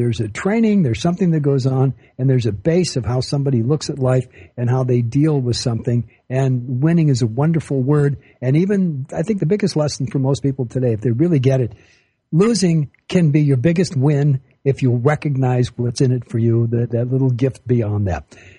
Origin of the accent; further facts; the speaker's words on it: Los Angeles, California, United States; also born or lived in Chicago / Alaska; But, by the way, I was born in Chicago, raised in Los Angeles, and 23 years in the interior of Alaska.